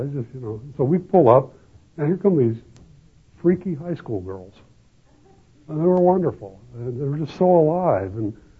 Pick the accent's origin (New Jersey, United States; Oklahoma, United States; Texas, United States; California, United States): California, United States; Los Angeles; I grew up in East Los Angeles with Catholic schools all over and very Catholic culture.